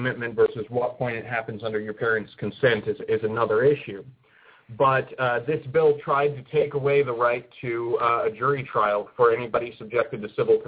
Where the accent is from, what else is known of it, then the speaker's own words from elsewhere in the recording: Colorado, United States; I am from the Colorado area originally.